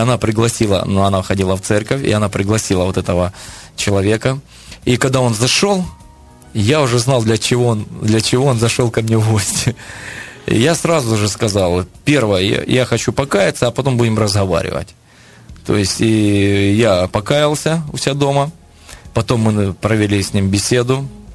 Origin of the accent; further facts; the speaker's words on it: Ukraine; это все произошло в России, в Питере, а я же был украинец